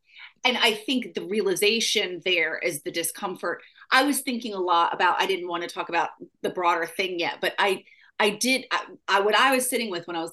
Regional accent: East Coast, United States; And the fact that I was from the East Coast, even though disgusting. I had grown up on a farm

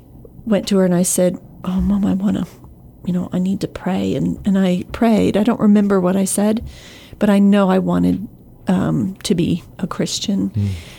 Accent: South Carolina, United States; I grew up in South Carolina. My parents were in full-time ministry.

